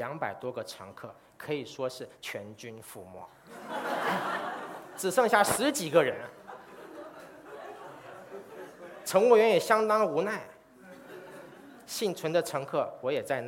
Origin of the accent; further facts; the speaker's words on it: Taiwan; born there; also born or lived in China; 虽然我出生在台湾呢，我曾经在中国工作了11年。